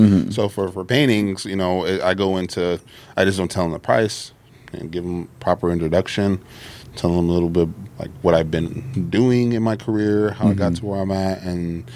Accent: San Antonio, Texas, United States; Mm-hmm. South side and west side.

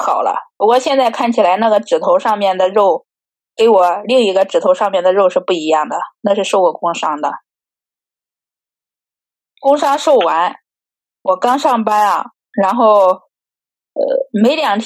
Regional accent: Henan, China; 因为我们河南人那边的话就是冬天嘛就是冷嘛

